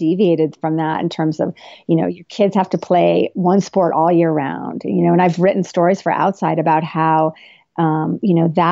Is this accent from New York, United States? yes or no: no; New Jersey, United States; I grew up in New Jersey in the 80s, and I played three different sports